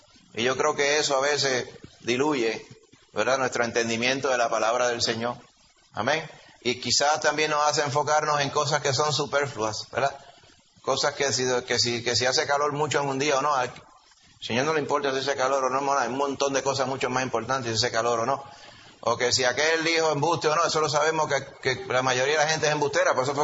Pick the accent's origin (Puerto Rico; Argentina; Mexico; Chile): Puerto Rico; Nosotros aquí en Puerto Rico, y perdona que se lo diga, pero yo soy puertorriqueño también, de pura cepa, como dicen por ahí.